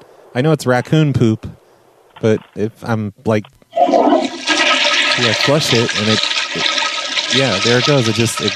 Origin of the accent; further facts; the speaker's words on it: England, United Kingdom; because I'm from England